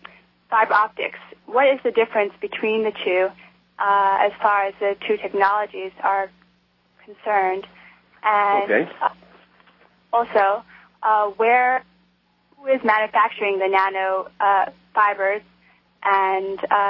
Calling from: Hanalei, Hawaii, United States; I'm calling from Hanalei in the Pacific.

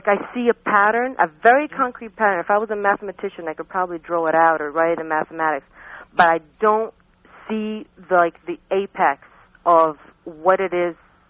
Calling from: New York, United States; New York.

